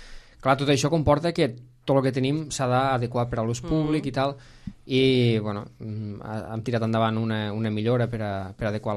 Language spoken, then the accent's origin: Catalan; L'Ametlla de Mar, Catalonia, Spain; Com pot ser que jo, sent de la Cala, que porto 45 anys, que vaig néixer aquí, no conec el que tinc al meu poble?